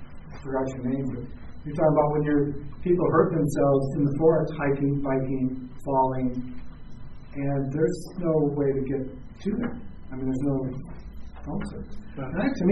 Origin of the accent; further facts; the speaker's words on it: Illinois, United States; I'm actually a Verizon customer because I got with them 10 years ago, and I'm from Illinois.